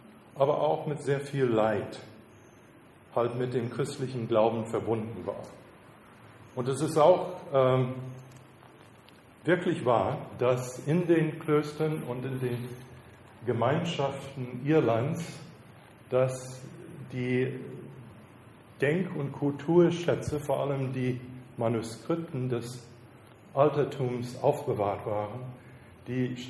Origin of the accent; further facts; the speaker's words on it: United States; ich bin Amerikaner